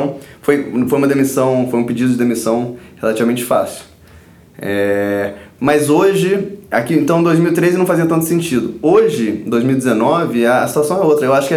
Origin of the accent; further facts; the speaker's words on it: Brazil; born there; a vontade de fato causar impacto no país onde eu nasci. Eu amo esse país, eu amo o Rio.